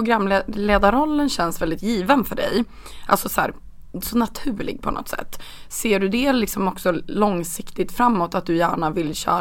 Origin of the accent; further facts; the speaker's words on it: Norrland, Sweden; Men så här, du och jag är ju båda norrlänningar.